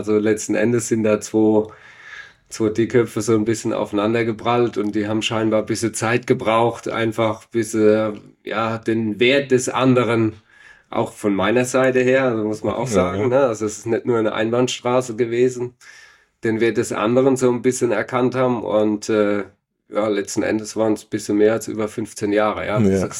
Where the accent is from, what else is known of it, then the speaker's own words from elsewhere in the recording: Rhineland-Palatinate, Germany; Also du kommst dahin als Pfälzer und denkst, ich kann alles, weiß alles